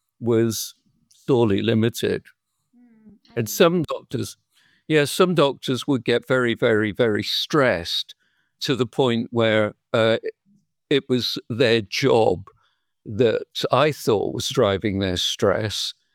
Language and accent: English; England, United Kingdom; I'm English. I'm a Christian.